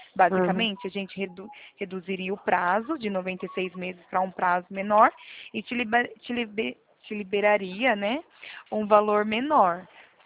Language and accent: Portuguese; São Paulo, Brazil; sou daqui do interior de São Paulo.